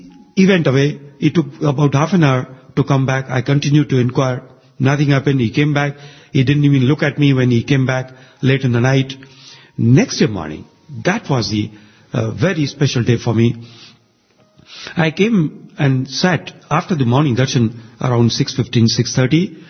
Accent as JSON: {"language": "English", "country": "India", "said": "I am so and so, I am an engineer, engineer is my profession. I am an Indian, is the nationality."}